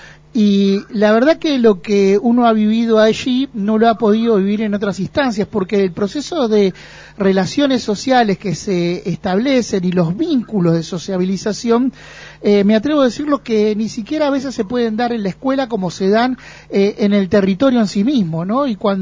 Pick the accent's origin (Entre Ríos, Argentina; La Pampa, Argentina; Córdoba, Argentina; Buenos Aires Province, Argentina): Buenos Aires Province, Argentina; Avellaneda; Damos fe de eso porque nosotros somos también de Avellaneda